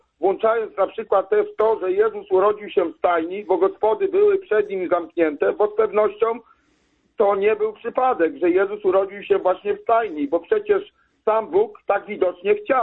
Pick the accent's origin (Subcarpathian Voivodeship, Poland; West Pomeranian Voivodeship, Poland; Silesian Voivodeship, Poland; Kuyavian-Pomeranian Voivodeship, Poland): West Pomeranian Voivodeship, Poland; Cybatów; jestem z Cybatowa nad rzeką Regą z województwa zachodniopomorskiego.